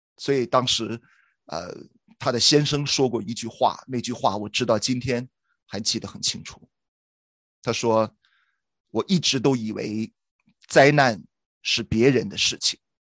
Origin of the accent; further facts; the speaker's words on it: China; now in Toronto, Canada; 那么也是在多伦多我们从中国来的移民